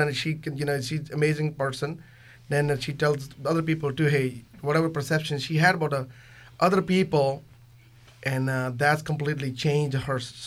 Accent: Punjab, India; English is a second language; moved away as an adult; now in United States; then did electrical engineering in my country. I'm from Punjab, India.

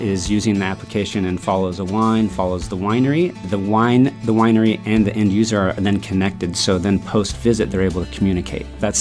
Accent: Forestville, California, United States; I grew up here in Sonoma County, California, out in Forestville, out in West County area.

